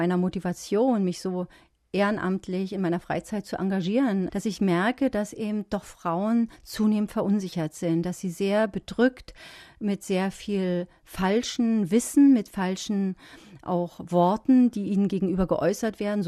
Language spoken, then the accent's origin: German; Berlin, Germany; Und das ist uns als Berliner aktive Feministinnen natürlich schon eine ziemliche Herausforderung.